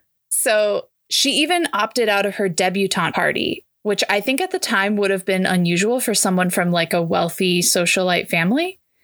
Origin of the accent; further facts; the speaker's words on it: San Francisco, California, United States; from San Francisco.